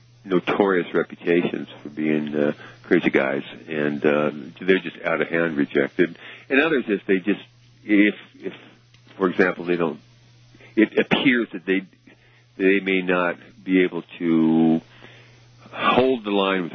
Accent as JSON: {"language": "English", "region": "Colorado", "country": "United States", "lives_now": "Arizona, United States", "said": "I'm from Colorado, too, and see people actually on the street walking around with exposed weapons."}